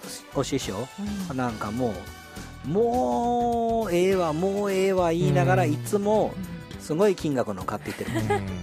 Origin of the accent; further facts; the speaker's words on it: Osaka, Japan; そうなん多分俺大阪出身やけどそうざます